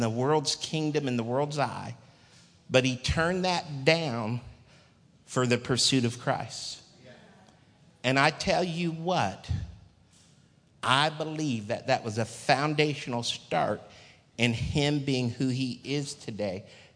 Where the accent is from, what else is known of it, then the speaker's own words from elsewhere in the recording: Ohio, United States; Now, because I'm from Ohio, I don't see how any of those could have ever been the Holy Ghost anyway.